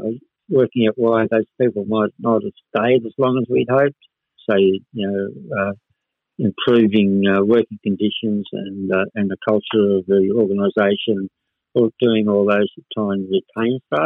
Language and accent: English; Casino, New South Wales, Australia; We're very proud of where we come from. Mm. And we like to recognise the fact that we are from Casino, distinct from the Northern Rivers or whatever other destination you might have.